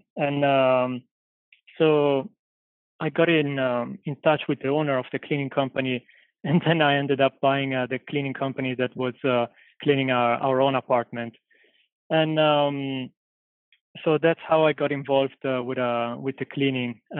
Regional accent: Italy; English is a second language; moved away as an adult; now in Los Angeles, United States; I'm from Italy and I moved with my family to Los Angeles about 3 years ago for family reasons.

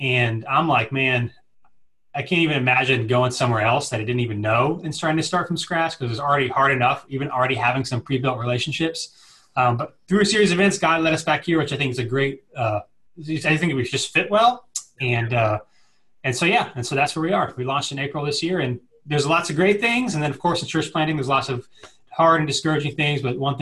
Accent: Cary, North Carolina, United States; So I actually grew up in the area. I grew up in Cary, which is right outside of Raleigh.

